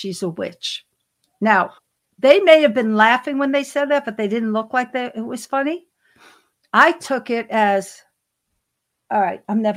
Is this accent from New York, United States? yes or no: yes; Brooklyn, New York, United States; I grew up in Brooklyn.